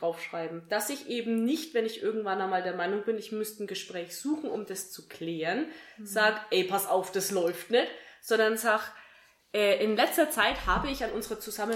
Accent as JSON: {"language": "German", "town": "Kulmbach", "region": "Bavaria", "country": "Germany", "said": "Na, und wir sind ja hier aus Kulmbach."}